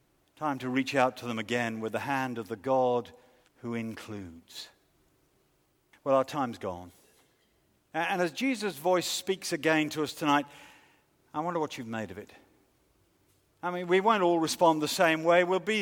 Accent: United Kingdom; He's Lebanese, I'm proper Brit. You know, he's the son of a militia leader, I'm the son of a city businessman.

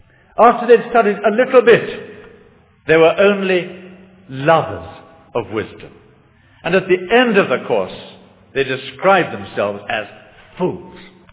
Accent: Kenya; I was brought up in Kenya, in Kikuyu country

